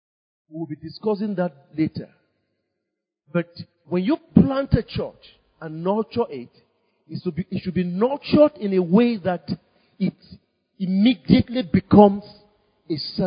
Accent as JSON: {"language": "English", "town": "Jos", "region": "Plateau", "country": "Nigeria", "said": "Assuming we get there, and I'm from Jos, and in Jos we have the Birom people. Assuming we go there, and because I come from Jos, we're now doing things like the Birom."}